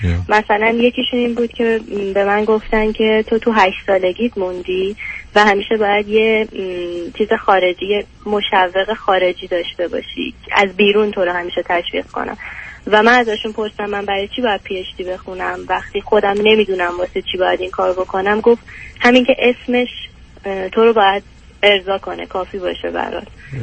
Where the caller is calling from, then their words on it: Michigan, United States; من سمت میشیگان هستم.